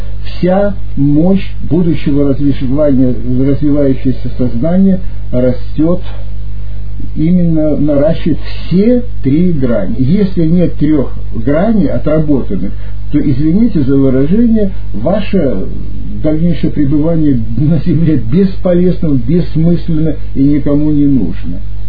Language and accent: Russian; Russia; born there; И я благодарен за то, что я родился в России. Я благодарен за то, что я родился в антирелигиозной стране.